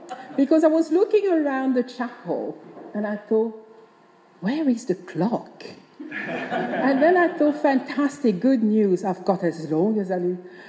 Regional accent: DR Congo; now in England; I was brought up and born in the Congo.

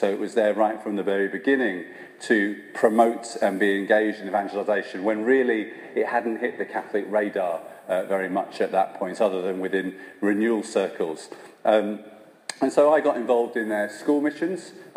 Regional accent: London, United Kingdom; I grew up in West London. I'm an only child. My parents still live in Hayes in West London, and I'm now a priest of the Northampton Diocese

